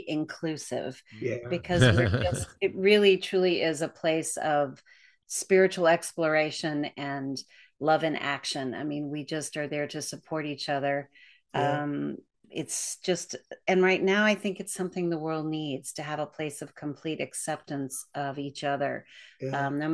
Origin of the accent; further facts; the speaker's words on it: Deep South, United States; moved away; I was brought up in the South, in the deep South, and there were a lot of challenges in my youth. And when I first came to California with my mother